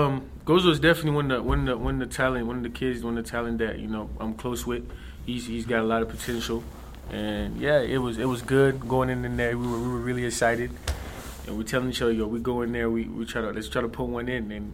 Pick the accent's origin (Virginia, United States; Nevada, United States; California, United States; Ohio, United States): California, United States; I was lucky enough to play in front of my parents, because I'm from California, and my parents were able to come.